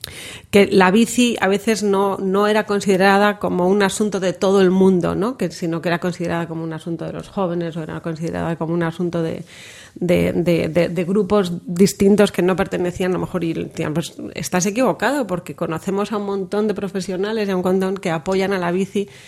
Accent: Madrid, Community of Madrid, Spain; also born or lived in United States; Pues yo nací aquí en Madrid y de pequeña íbamos en bici por el barrio a todos lados antes de que casi hubiera semáforos en el barrio, por ejemplo, como El Viso, que era muy tranquilo en ese momento. Luego viví en Estados Unidos

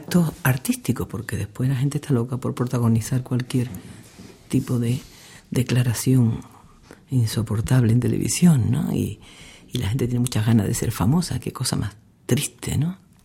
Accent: Andalusia, Spain; aprendí muchísimo de los poetas, de los cánticos, de mi tierra, de Andalucía

